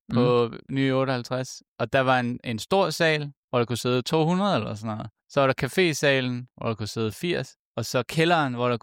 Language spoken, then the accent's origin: Danish; Sakskøbing, Zealand, Denmark; Det er fordi, jeg forbinder det meget med Saxkøbing, hvor jeg kommer fra.